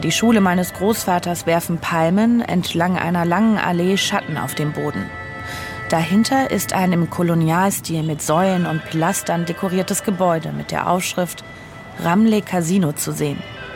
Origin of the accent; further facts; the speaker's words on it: Munich, Bavaria, Germany; Ich bin zu Besuch bei meinen Großeltern in meiner Heimatstadt München